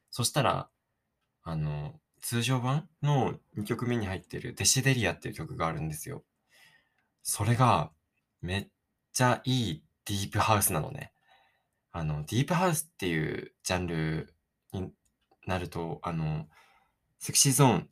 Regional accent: Sapporo, Hokkaido, Japan; なんか自分、札幌出身なので、小学校の時とかめちゃめちゃスキーとか行ってたんですよ

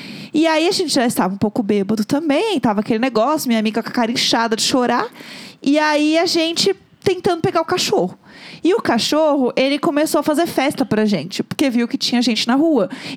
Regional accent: São Paulo, Brazil; E, né, a gente é de São Paulo, mora aqui

